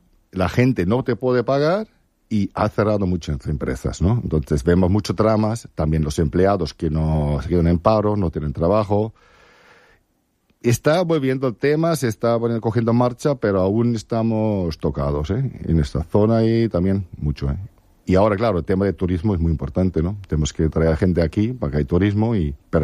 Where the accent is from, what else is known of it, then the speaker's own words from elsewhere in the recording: Esslingen, Baden-Württemberg, Germany; Spanish is a second language; moved away as an adult; now in Spain; Yo soy de Esslingen, cerca de Stuttgart, en Alemania.